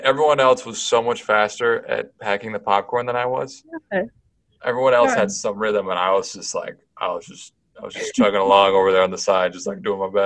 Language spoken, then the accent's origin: English; California, United States; I say I'm from California. I split high school between two California spots. So, people are always like, you're fake Californian.